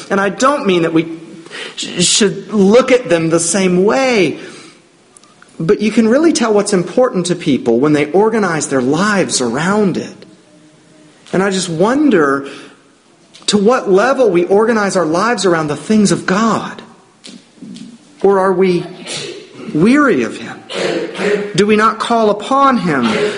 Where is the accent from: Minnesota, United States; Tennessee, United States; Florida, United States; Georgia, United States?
Georgia, United States; and remember that I'm from Georgia